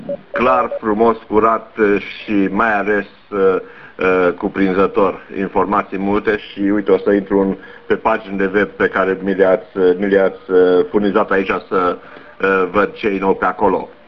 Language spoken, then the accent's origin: Romanian; Satu Mare County, Romania; now in Timișoara, Romania; invit și eu ca timișorean de 5 ani, astfel sunt sătmărean de origine